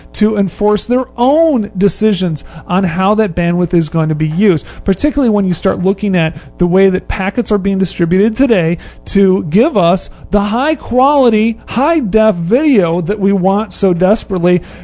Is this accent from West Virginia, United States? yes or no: no; Minnesota, United States; No, I like to give the excuse that I grew up in Minnesota